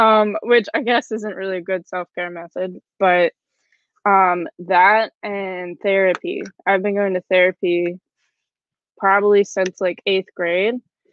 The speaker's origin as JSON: {"language": "English", "region": "Pennsylvania", "country": "United States", "said": "I'm from Pennsylvania, just like Caitlin said, kind of near Philly, but not really."}